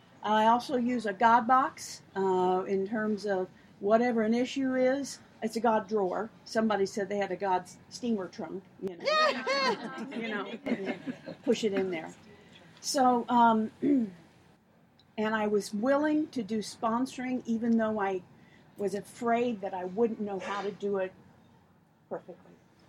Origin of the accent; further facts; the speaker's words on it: Tucson, Arizona, United States; I'm from Tucson.